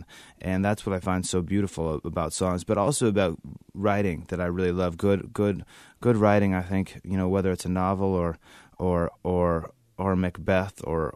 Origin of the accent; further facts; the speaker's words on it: Moscow, Idaho, United States; It's a beautiful place. In the panhandle of northern Idaho, about 2.5 hours from the Canadian border, and there's a little university there